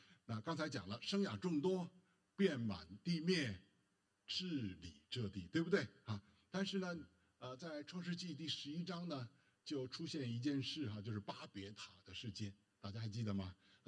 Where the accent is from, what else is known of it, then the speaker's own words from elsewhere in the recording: Beijing, China; 我是北京人啊，这个师母是在资本主义社会长大的啊，我是生在新中国，长在红旗下啊。